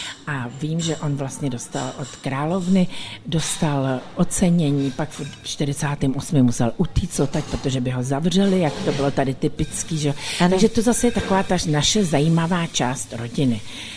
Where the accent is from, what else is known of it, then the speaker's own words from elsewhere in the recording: Prague, Czechia; Pražečka, narodila jsem se v Karlíně, jsem z takové úplně normální rodiny, ne jako můj manžel. Jsem z úřednické rodiny, maminka byla účetní, tatínek byl plánovač ve Spofě a celé mládí jsem trávila v Karlíně